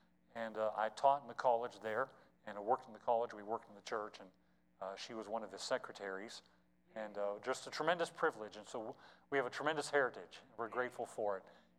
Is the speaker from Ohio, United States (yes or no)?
yes; Ohio, United States; She grew up, we grew up really both in Trumbull County.